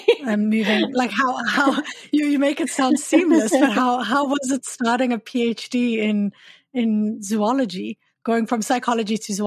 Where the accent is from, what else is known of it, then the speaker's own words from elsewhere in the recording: South Africa; now in Canada; I'm from South Africa, and I know that coming to Canada and studying here